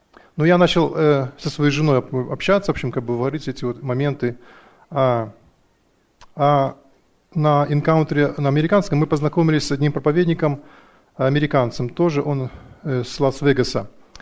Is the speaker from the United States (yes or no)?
yes; Portland, United States; я из Портленда.